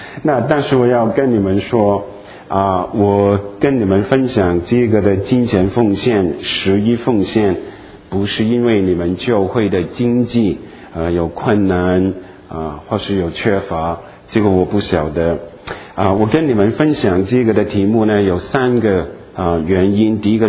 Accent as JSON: {"language": "Chinese", "region": "Guangdong", "country": "China", "said": "特别我们广东人这样说，我们广东人你们不是广东人我们广东人这样说"}